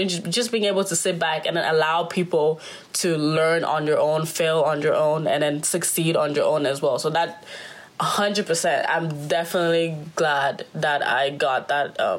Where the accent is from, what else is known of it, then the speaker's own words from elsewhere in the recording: Cameroon; moved away; Yeah, I think definitely because we immigrated here from Cameroon.